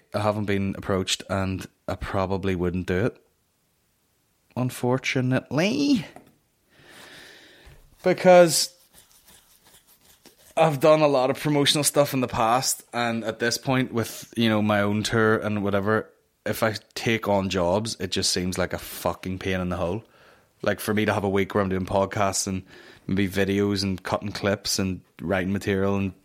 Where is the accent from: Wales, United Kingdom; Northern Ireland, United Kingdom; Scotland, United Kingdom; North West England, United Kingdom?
Northern Ireland, United Kingdom; To have people forget that I'm from Northern Ireland.